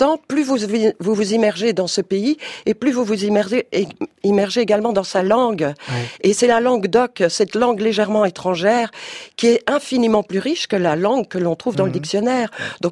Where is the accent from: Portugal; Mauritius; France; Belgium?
Belgium; je suis une fille du plein pays. De la platitude, puisque je suis belge d'origine, donc je redoute un peu la montagne.